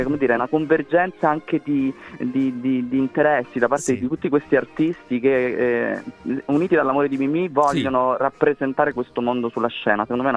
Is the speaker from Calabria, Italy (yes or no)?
yes; Calabria, Italy; io, sapete, sono calabrese, quindi sono cresciuto in qualche modo nel nome